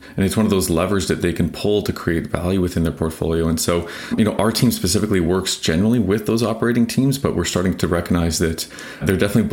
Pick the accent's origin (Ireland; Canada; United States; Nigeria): Canada; Ottawa, Ontario; I grew up in Ottawa, where Shopify is headquartered.